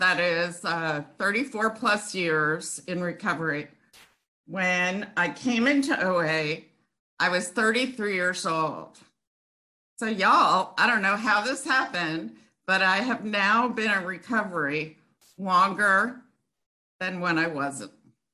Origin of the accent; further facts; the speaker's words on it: New York, United States; So I was born in New York on Long Island, which is a very suburban area, about 45 minutes from Manhattan. Great place to grow up.